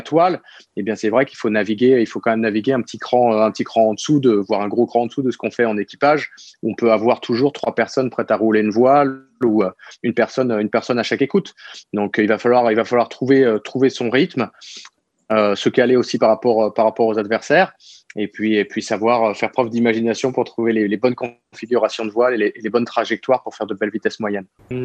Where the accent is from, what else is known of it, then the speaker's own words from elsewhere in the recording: Brittany, France; quand on navigue chez nous en Bretagne en hiver